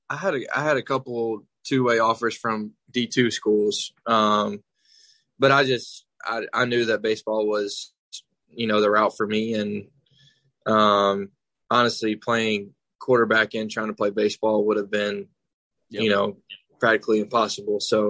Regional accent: Andalusia, Alabama, United States; I mean, that's my hometown. Not a lot going on there, but, you know, I love it. I love the people there.

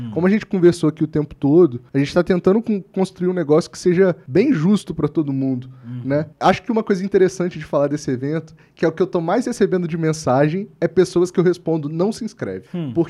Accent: Brazil; eu como brasileiro posso ganhar isso

